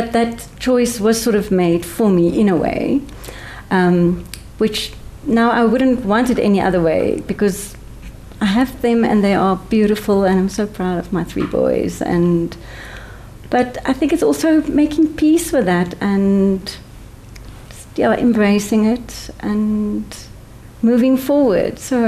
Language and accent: English; Free State, South Africa; born there; also born or lived in Pretoria; now in Cape Town, South Africa; And I was born in the Free State, lived in Pretoria for a very long time, and I've been in Cape Town for about 12 years now.